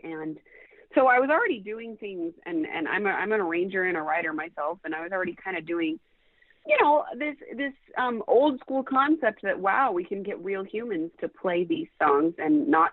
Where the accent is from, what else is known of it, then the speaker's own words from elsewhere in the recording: Seattle, Washington, United States; I was in a dressing room in my hometown of Seattle